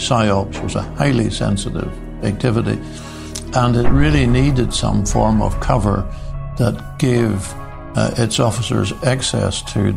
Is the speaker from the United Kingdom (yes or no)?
yes; Northern Ireland, United Kingdom; Because I grew up in Northern Ireland, because I knew a lot of the background